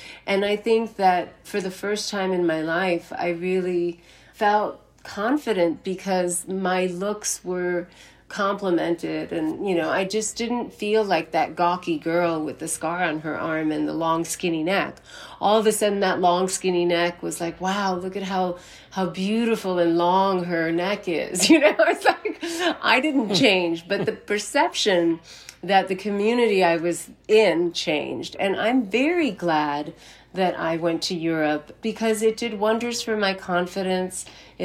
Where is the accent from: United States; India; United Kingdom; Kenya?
India; South India; especially we are from South India, and South India tends to be a little bit more conservative than, say, you know, cities like Delhi.